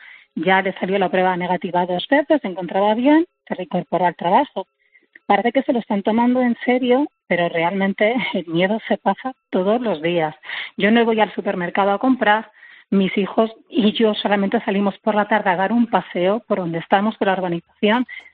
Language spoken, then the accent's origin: Spanish; Madrid, Community of Madrid, Spain; yo soy de Madrid, y un sitio que se llama El Pardo